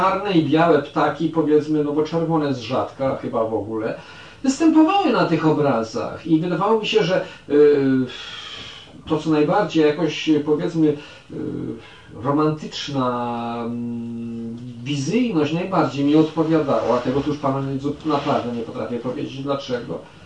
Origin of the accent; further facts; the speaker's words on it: Sanok, Subcarpathian Voivodeship, Poland; ja mogłem tam w dzieciństwie w Sanoku specjalnie oglądać takiego